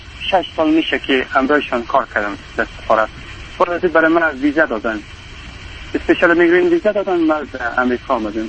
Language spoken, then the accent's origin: Persian; Afghanistan; ما شاید در اقوام افغانستان خبر باشین ما هزاره هستیم